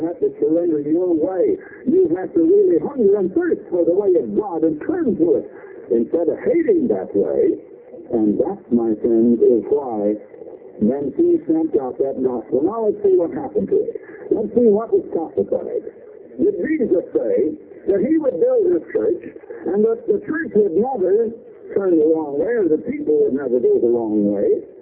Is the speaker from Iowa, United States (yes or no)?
yes; Iowa, United States; also born or lived in Illinois; So I have lived in Illinois as well as Iowa. I was born and raised in Iowa, Lincoln 52 School in Iowa.